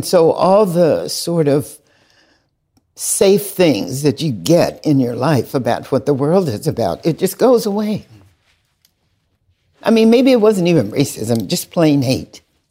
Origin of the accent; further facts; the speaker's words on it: the South, United States; I mean, he was young. We're from the South.